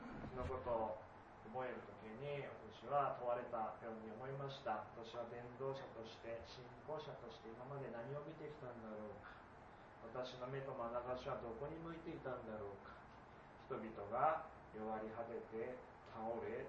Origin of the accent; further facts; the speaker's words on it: Iwate, Japan; 私は岩手の出身です。子供の時から岩手で育って、岩手が大好きで、三陸にもよく海に行っていましたし、岩手の教会の牧師として11年間主に仕えてきて